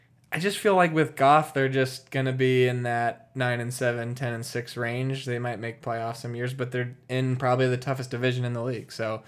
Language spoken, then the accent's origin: English; Chicago, Illinois, United States; My hometown, Chicago Bears.